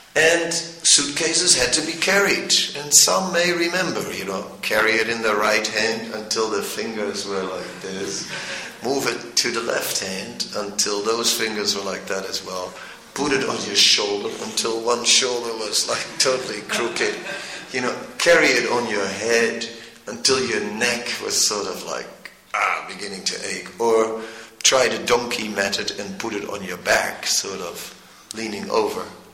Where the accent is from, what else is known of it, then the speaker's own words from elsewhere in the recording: Netherlands; I said, I'm from Holland, you know.